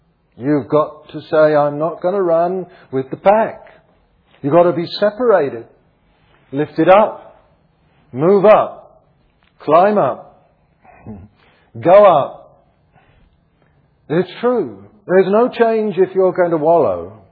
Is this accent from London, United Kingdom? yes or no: yes; London, United Kingdom; And of course, I was raised in the East End of London, and on the bomb sites as a boy, I would go out and play.